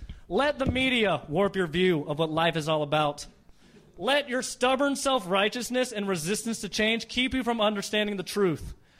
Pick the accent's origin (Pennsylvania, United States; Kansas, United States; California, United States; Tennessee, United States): Tennessee, United States; Nashville; Well, I'm from Nashville originally, and I don't think I realized it at the time growing up, but I'm Jewish from the South.